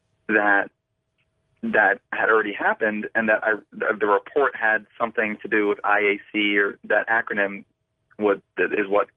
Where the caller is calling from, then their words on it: Miami, Florida, United States; I'm calling from Miami, Florida.